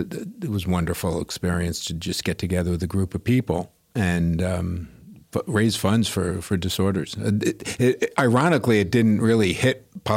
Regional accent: Great Neck, New York, United States; New York City and then Long Island.

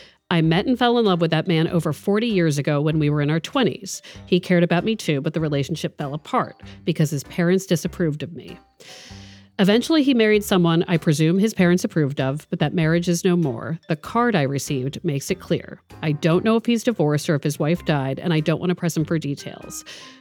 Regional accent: Maryland, United States; I also root for the Orioles because I'm from Maryland

